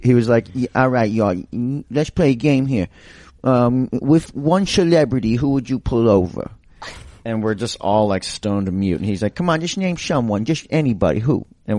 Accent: Manhattan, New York, United States; I said I'm from Manhattan, and then you insulted.

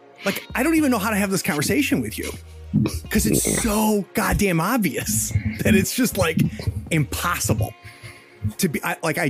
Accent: New York, United States; part of it also is growing up in New York

